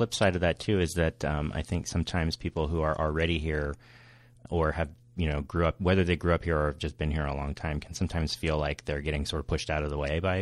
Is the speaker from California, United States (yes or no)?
yes; Monterey, California, United States; also born or lived in Orange County; I grew up in Northern California outside of Monterey. And then right after college, I went to college and in LA County and lived in Orange County for about 4 or 5 years after school.